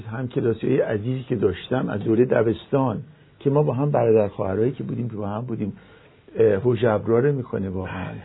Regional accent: Nahavand, Hamadan, Iran; 3 سال نیم اونجا بودم، هنوز که هنوزه هر بار پشت تلویزیون میبینم که از اونجا میاد، از شهر عزیزم نهاوند

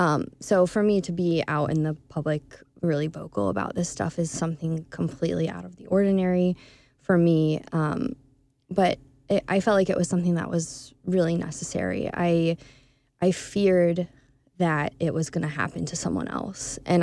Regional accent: Springfield, Illinois, United States; I grew up in the Springfield area.

